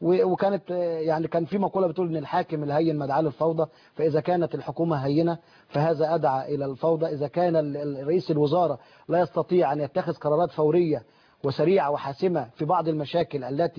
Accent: Egypt

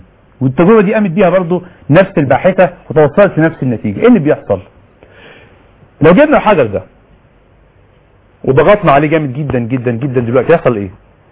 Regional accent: Egypt; ده والظاهرة دي موجودة على فكرة عندنا في مصر

